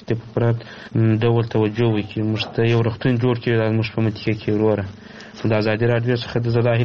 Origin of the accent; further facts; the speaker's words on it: Marja, Helmand, Afghanistan; زه افغان يم د هلمند ولایت د مرجی ولسوالۍ